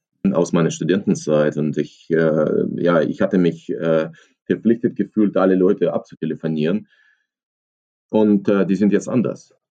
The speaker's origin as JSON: {"language": "German", "country": "Ukraine", "said": "als Ukrainer"}